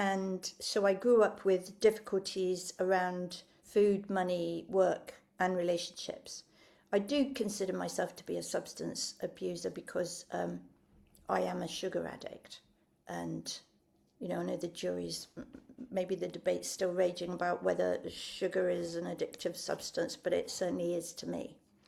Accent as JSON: {"language": "English", "region": "England", "country": "United Kingdom", "tie": "born or raised there", "said": "in this country, in England, well, I grew up in England."}